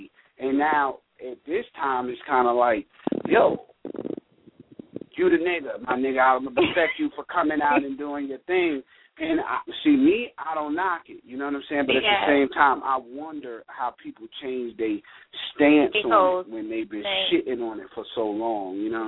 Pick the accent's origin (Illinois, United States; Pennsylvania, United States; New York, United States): New York, United States; Hempstead; I'm from Hempstead, right by Queens, and that's exactly the type of music we came up on.